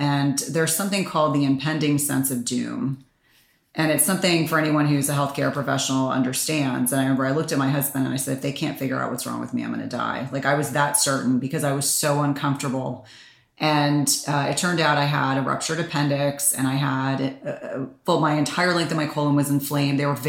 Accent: Columbia, South Carolina, United States; born there; I was born in South Carolina. I still have family in South Carolina. I feel drawn to South Carolina.

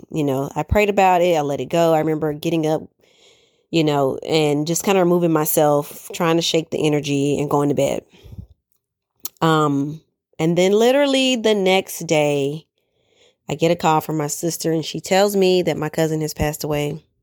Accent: Atlanta, Georgia, United States; moved away as an adult; because my life has shifted over the last 2 years when I left my job and I left my hometown in Atlanta.

